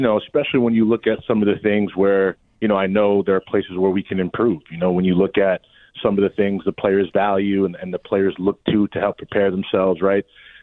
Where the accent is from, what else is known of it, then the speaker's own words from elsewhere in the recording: Florida, United States; You know, I grew up in South Florida, so, you know, I went through what people go through supporting the Dolphins for time.